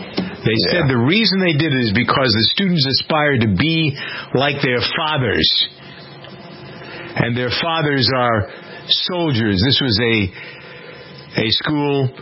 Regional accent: Framingham, Massachusetts, United States; I got off because I knew what was going on in my hometown of Framingham.

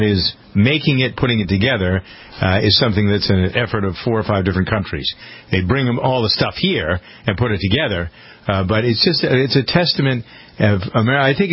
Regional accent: United States; I want to tell you something that I'm very proud of as an American

